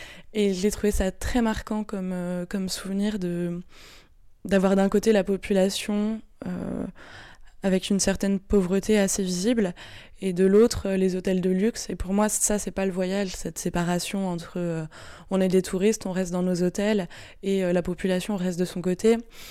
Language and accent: French; France; de m'intéresser en tant que Français en plus